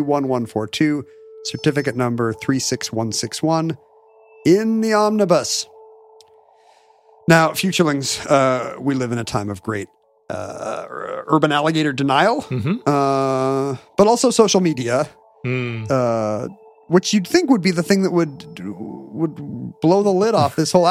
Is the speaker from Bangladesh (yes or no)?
yes; Bangladesh; I'm from Bangladesh.